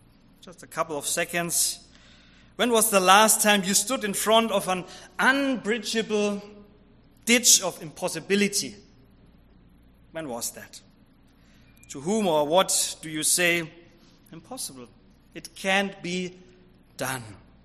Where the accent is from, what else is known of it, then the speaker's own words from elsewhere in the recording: Germany; So I'm from Germany. I come from Germany.